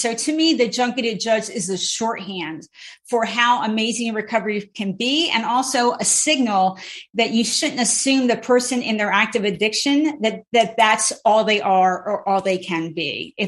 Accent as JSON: {"language": "English", "region": "New Jersey", "country": "United States", "tie": "born or raised there", "lives_now": "San Francisco Bay Area, United States", "said": "I grew up in Central New Jersey. In New Jersey."}